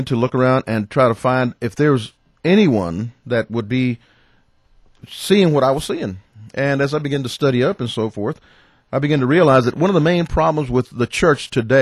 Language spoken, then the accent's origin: English; San Antonio, Texas, United States; born there; now in Greenville, United States; Now, I was born in San Antonio, Texas. I wasn't born in Greenville, South Carolina, but, man, I got here as quick as I could.